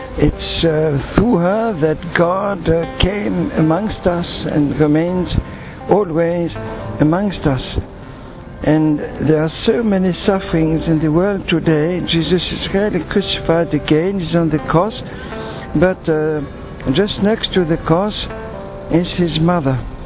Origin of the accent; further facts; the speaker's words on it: France; also born or lived in Belgium; I'm from France and Belgium.